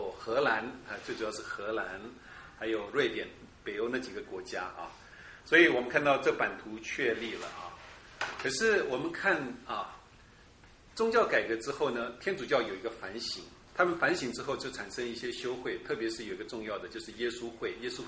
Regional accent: Taiwan; 我们从台湾来的啊

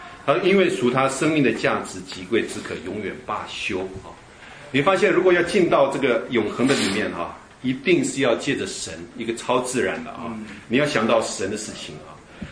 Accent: China; 我们中国人有储蓄的美德，对不对？

